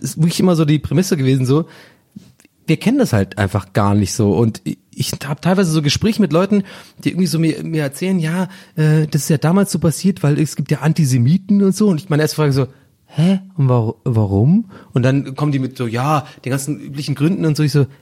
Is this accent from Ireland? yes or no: yes; Ireland; ich habe da echt so ein bisschen als Ire, gebürtige Ire, der da aufgewachsen ist